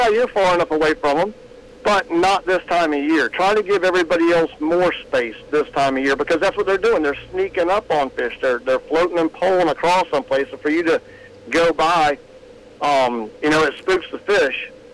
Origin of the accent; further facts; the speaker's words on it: Florida, United States; I'm from Southwest Florida, and I'm cold.